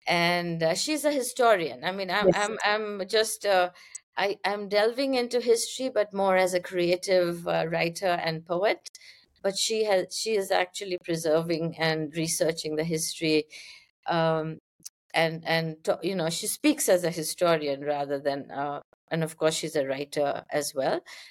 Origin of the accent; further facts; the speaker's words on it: Kolkata, West Bengal, India; my growing up in Kolkata.